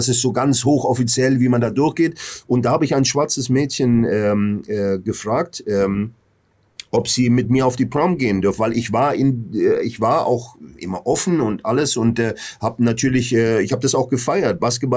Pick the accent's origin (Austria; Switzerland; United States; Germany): United States; Wichita, Kansas; ich bin in Wichita groß geworden. Wichita ist ziemlich im Süden.